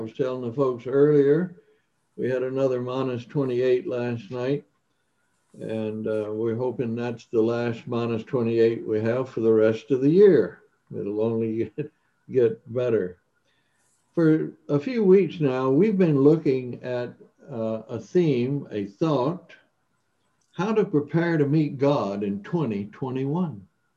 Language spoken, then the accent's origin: English; Mississippi, United States; I went to a mainline denominational church for many years as a boy growing up in Mississippi.